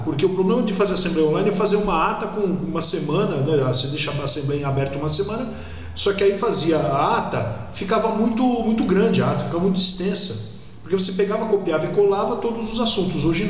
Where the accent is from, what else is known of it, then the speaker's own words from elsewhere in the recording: Santos, São Paulo, Brazil; eu vim de uma cidade que é de Santos, né? Todo mundo sabe que eu sou de Santos, não sou santista, mas sou de Santos, né? E Santos é uma cidade que eu sempre brinco, né? Que o mundo se aposenta e vai morar lá